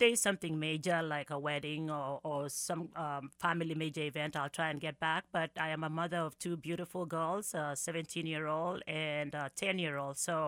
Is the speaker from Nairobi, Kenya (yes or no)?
no; Rift Valley, Kenya; Well, I come from the Rift Valley, and so part of it is they are part of hills and valleys and that kind of thing. It's not as flat as Kansas, but it's really beautiful. That we are right on the equator